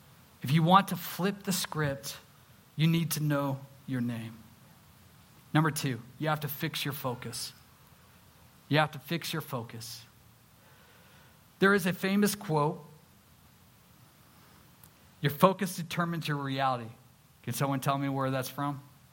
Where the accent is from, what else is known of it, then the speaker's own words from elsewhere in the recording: Santa Cruz, California, United States; I growing up in Santa Cruz, I lived right around the corner from Bethany University